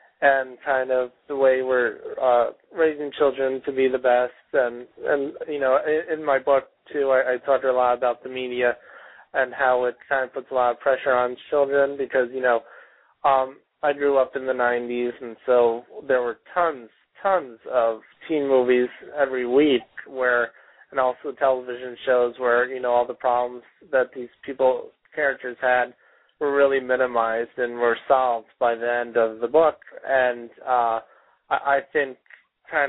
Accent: Albany, New York, United States; I grew up in Albany, New York.

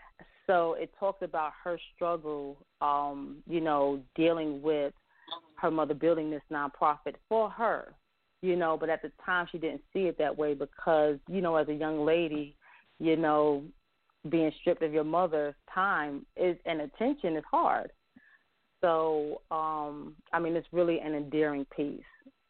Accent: New York, United States; now in Phenix City, United States; And I'm a city girl in a country town because I'm from New York. You know, when I moved down here to Phoenix City, Alabama, is actually where I'm at now.

